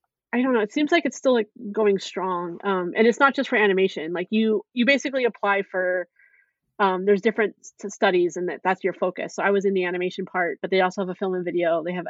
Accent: Washington, United States; And I'm from Washington State. So as an out-of-state person, they only accept like so many people out of state.

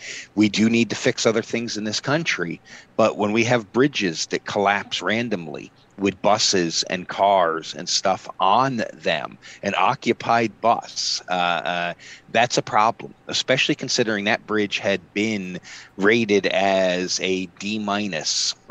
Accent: Pennsylvania, United States; In my home state of Pennsylvania, we had that bridge collapse in Pittsburgh the other day

